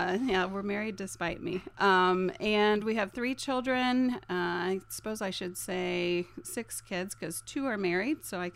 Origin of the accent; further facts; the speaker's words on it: Middletown, Ohio, United States; I grew up in Middletown, Ohio